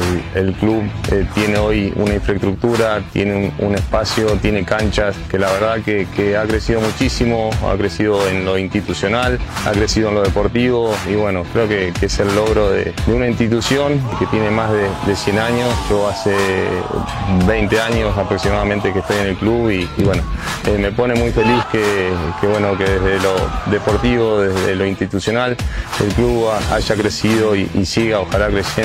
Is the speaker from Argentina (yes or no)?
yes; Pergamino, Buenos Aires Province, Argentina; Vengo de Pergamino, me radiqué definitivamente acá, formé una familia acá